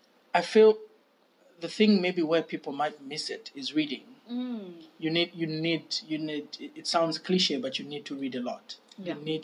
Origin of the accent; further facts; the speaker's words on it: Zambia; now in Sweden; from Zambia. I'm here as well at Lund University pursuing a Master of Science degree in Development Studies.